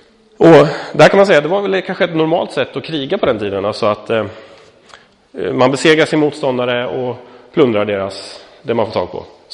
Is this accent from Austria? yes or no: yes; Austria; Jag är österrikare. Liksom det ingår i vår kultur att dricka öl liksom.